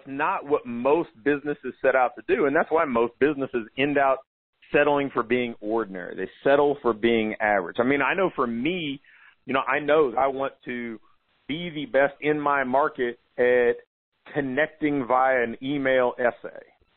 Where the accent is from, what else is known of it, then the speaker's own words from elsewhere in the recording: Portsmouth, Ohio, United States; Then I looked at somebody like Dale King in my hometown in Portsmouth, Ohio, taking a completely different approach to success.